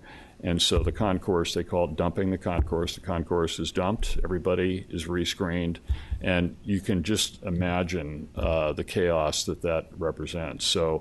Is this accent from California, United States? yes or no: no; Astoria, Oregon, United States; The next day we were in Astoria, my hometown, and we had a great turnout there at the Maritime Museum.